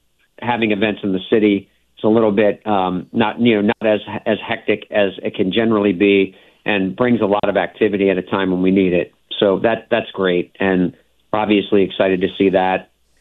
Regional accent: New Orleans, Louisiana, United States; when they find out I'm from New Orleans

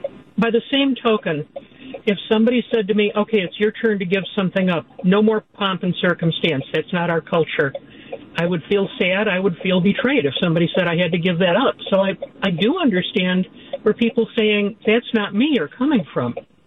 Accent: Burlington, United States; now in Crystal Lake, United States; Technically, at the moment, I'm in Crystal Lake.

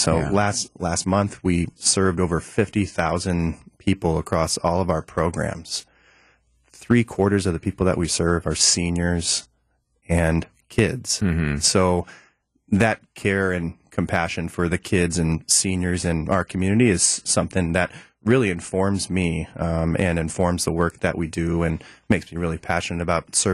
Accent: Milwaukee, Wisconsin, United States; And so growing up in Milwaukee, I was actually acutely aware of the services that Hunger Task Force provided

